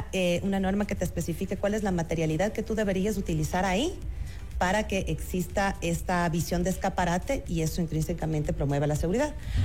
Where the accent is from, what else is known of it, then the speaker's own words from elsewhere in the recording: Pichincha, Ecuador; yo crecí en la Mariscal porque mi abuela vivía en la Cala Mi Reina Victoria.